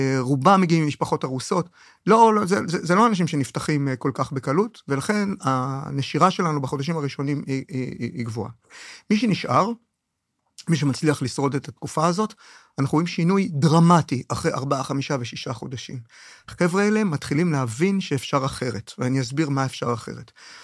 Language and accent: Hebrew; Jerusalem, Jerusalem District, Israel; also born or lived in Ramla / Lod; אני ירושלמי, אבל בקהילתי ישבתי ברמלה ולוד.